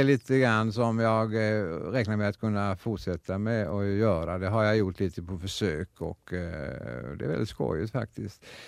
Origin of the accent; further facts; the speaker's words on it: Karlshamn, Blekinge, Sweden; born there; now in Stockholm, Sweden; Jag är född i Karlshamn, ja. Jag är riktig blekinge. Jag är född in i Karlshamns stad. Men jag har ju tyvärr inte bott där i sådär väl. Sammanlagt har jag väl bott i Karlshamn en 13 år